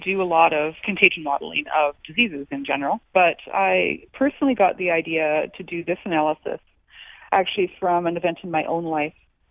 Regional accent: Canada; moved away; I'm Canadian, I immigrated here 18 years ago

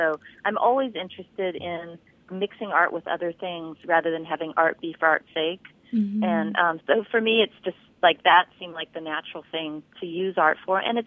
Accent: California, United States; now in Florida, United States; I mean, I grew up in California. There were water issues there. And now I'm in Florida.

